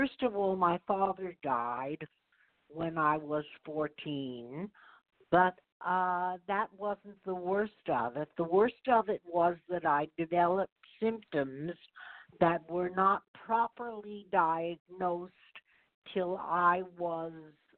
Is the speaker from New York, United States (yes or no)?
yes; New York, United States; I grew up in the suburbs of New York, and life was not that great for me.